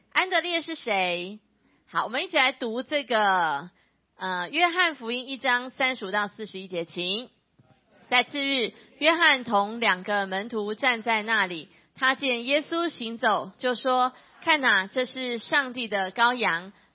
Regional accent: Miaoli, Miaoli County, Taiwan; 我记得我成长的教会，苗栗长老教会这间教会大概在我大学的时候我其实大学才信主，虽然从小在教会长大，大学才真的信耶稣。

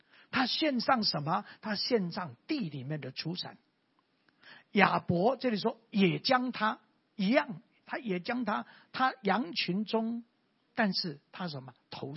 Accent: Tianzhong, Changhua County, Taiwan; also born or lived in Nantou County; 因为我是生在啊南投的民间乡，一个乡山上的一个村，就是生下来在我们房子的周围都是什么？都是果子，都是种水果的。后来我六岁的时候搬到彰化田中

